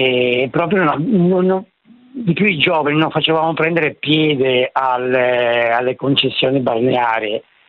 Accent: Calabria, Italy; moved away; io sono calabrese, adesso è 10 anni che non vado al mare per problemi di soldi

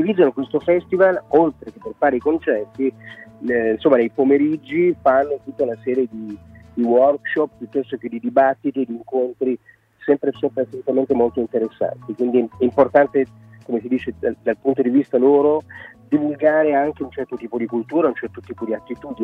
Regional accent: Pinerolo, Piedmont, Italy; Io sono di Pinerolo, chiaramente provincia di Torino, una cittadina di 40.000 abitanti

